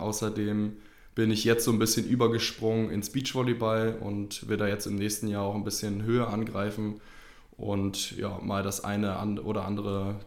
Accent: Berlin, Germany; Ich komme also eigentlich gebürtig aus Berlin, lebe da auch oder habe da viele Jahre gelebt und dann in Potsdam nebenbei studiert

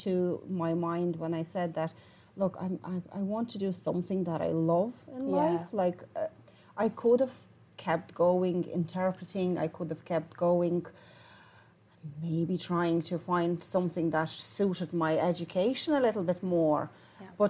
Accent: Lithuania; English is a second language; moved away; Well, I'm originally from Lithuania. I'm here 19 years, and back home in Lithuania

